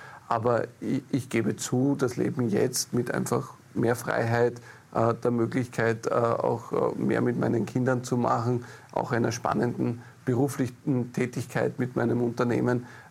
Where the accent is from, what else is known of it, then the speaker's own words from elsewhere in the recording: Lower Austria, Austria; Bei uns in Niederösterreich am Bauernhof grillen da.